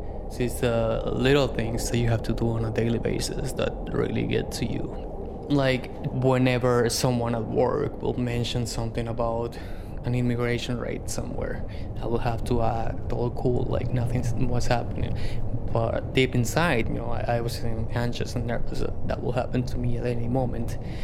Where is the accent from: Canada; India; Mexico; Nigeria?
Mexico; Guadalajara, Jalisco; now in Chicago, United States; I've been in Chicago for about 22 or 23 years. So I come from Guadalajara, and I came back in 1993.